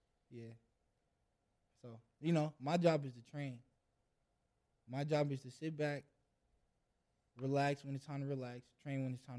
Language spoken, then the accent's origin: English; Charleston, South Carolina, United States; born there; So I was born in South Carolina, Charleston. I've never been there in my life. I've moved 6 different cities. I went to 32 different schools.